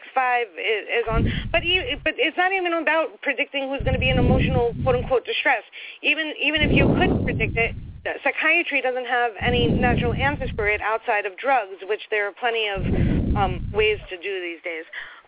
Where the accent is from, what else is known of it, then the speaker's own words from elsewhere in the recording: New York, United States; $32 million at least, as a New Yorker, I know this real well.